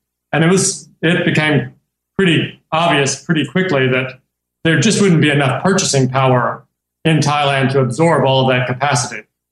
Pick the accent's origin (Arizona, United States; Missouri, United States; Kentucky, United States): Kentucky, United States; I'm American. I grew up in Kentucky and went to Vanderbilt.